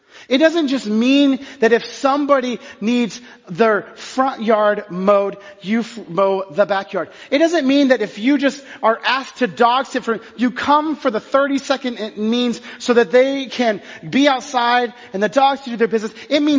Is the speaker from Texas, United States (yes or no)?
yes; Texas, United States; I grew up in Texas, and one of the things that we would often do is we'd go out to dinner.